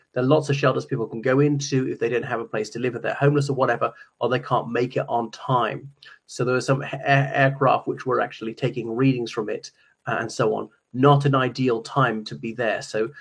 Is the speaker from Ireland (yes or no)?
yes; Ireland; from Ireland.